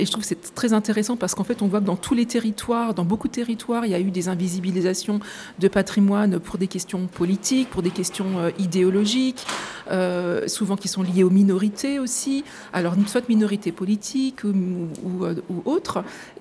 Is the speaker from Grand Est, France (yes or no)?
yes; Nancy, Grand Est, France; Donc, moi, je viens de Nancy. Mon père était infirmier, ma mère vendeuse.